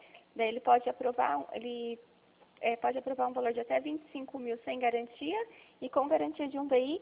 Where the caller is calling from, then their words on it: São Paulo, Brazil; Eu falo aqui da região de Campinas, eu falo aqui da Central